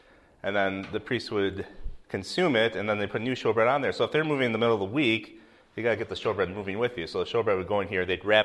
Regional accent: Wisconsin, United States; I'm from Wisconsin, for those of you who don't know, so I'm a big Wisconsin Badger fan.

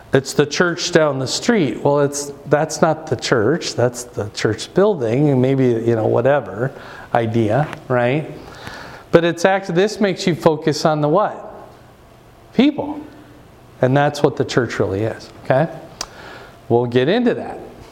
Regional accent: Fort Dodge, Iowa, United States; My dad we used to go out and play when I grew up in Fort Dodge. My two brothers and I, we'd be out wherever it was, and dad had to whistle.

